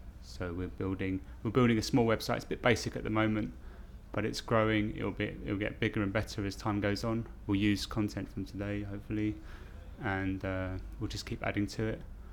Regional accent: London, United Kingdom; We'd go to London occasionally when we were kids, but most of the time it was spent in outer London, in Greater London, down in down Streatham.

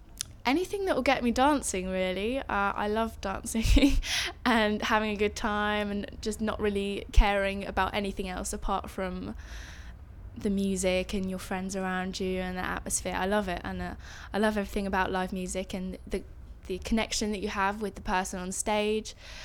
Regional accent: London, United Kingdom; I was born in London, actually, in North London, and we moved out, I think, when I was about 11, so there was quite a big chunk of my childhood was spent in the city.

